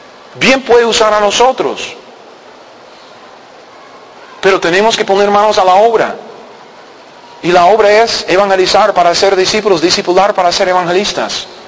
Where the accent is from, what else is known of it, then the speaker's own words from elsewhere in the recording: United States; Spanish is a second language; Yo soy un gringo que medio manejo el idioma del español, ¿me entiende?